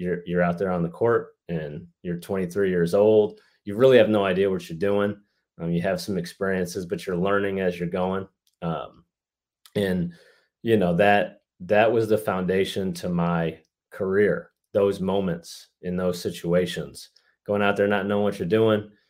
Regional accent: Michigan, United States; You know, I'm from Michigan. I moved around my whole life. My dad was in the military, so I've been to a lot of places. But you know, I went to high school in Michigan, went to college in Michigan

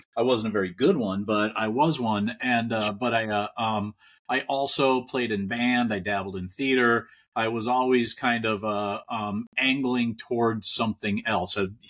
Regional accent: Cambridge, Minnesota, United States; I grew up in a little town called Cambridge, Minnesota, about an hour north of Minneapolis, St. Paul, Minnesota.

